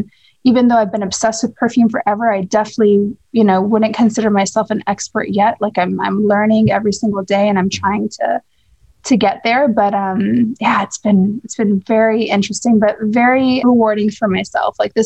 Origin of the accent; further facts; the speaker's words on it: United States; I grew up in the States, but I am Middle Eastern by heritage.